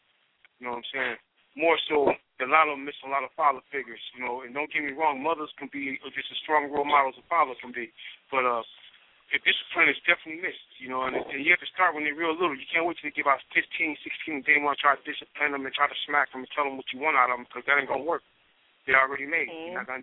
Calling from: Memphis, Tennessee, United States; Memphis, Tennessee. How you doing?

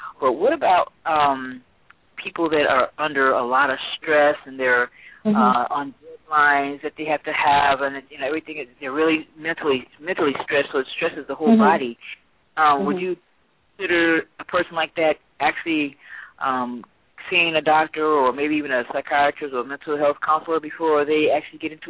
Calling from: Atlanta, Georgia, United States; I'm from Atlanta, and I'm calling about the exercise program you were speaking on.

